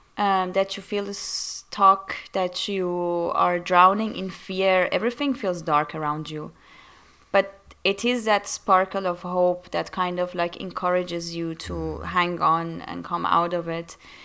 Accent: Iran; moved away as an adult; now in United Kingdom; So I'm born and raised in Iran, and I moved when I was 18 to UK to study for university.

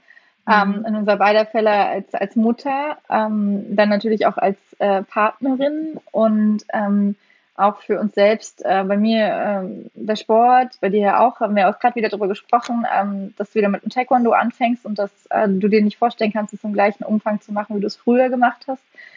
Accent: East Germany, Germany; also ich bin ja im Osten groß geworden

